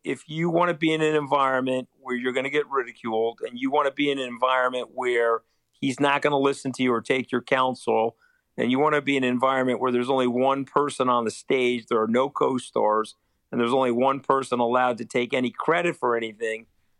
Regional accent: New York, United States; And I'm a New Yorker.

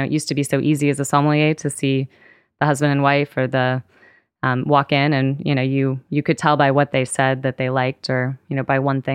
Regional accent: West Coast, United States; My family is down in New Orleans. And, you know, I grew up on the West Coast.

